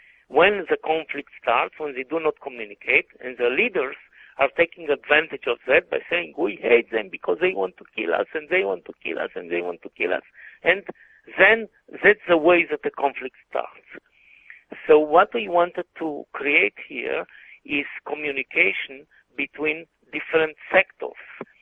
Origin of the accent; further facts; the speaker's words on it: Israel; as I mentioned, I'm from the Holy Land, but I'm not a prophet.